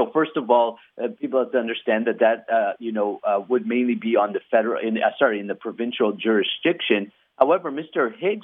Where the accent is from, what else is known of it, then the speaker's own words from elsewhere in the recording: Canada; And as a Canadian small business owner, we will get out of your way so you can run your business.